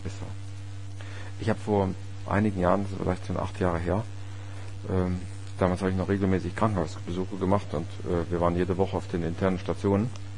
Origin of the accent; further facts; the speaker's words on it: Grottendorf, Saxony, Germany; ich bin ja in Grottendorf aufgewachsen, das ist ein Dorf, was in so einem Erzgebirge, also im Tschubautal liegt, auf 6 Kilometer Längenausdehnung, und die größte Breite sind vielleicht ein halber Kilometer.